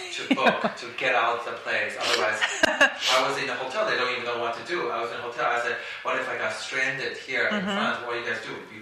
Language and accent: English; New York, United States; I'm being a New Yorker, you just send it back.